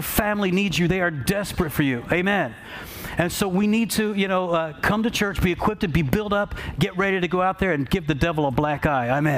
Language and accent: English; New Jersey, United States; I said, "I'm from New Jersey," and they started laughing